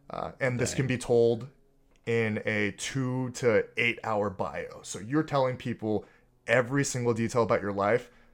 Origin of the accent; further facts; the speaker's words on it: Georgia, United States; So I'd say growing up in Georgia, I think there was a keen awareness of Black racism